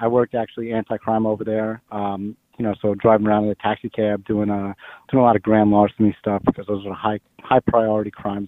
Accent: New York, United States; Long Island. And, you know, getting put right into Midtown

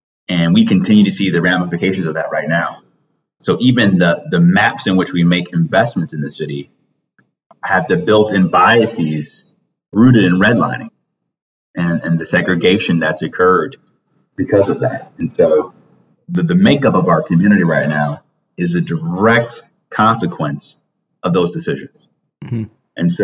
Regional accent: Cleveland, Ohio, United States; You know, as a kid growing up in Mount Pleasant, I didn't go to the West Side Market until I was a junior in high school, right?

